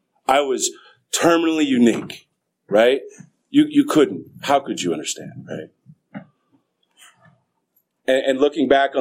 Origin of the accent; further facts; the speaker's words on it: San Jose, California, United States; So my story, I grew up in San Jose.